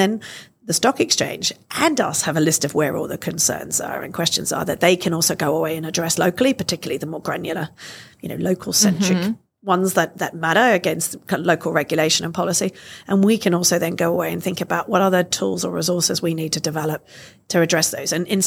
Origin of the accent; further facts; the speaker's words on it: Australia; So, for example, I'll take my home country, Australia.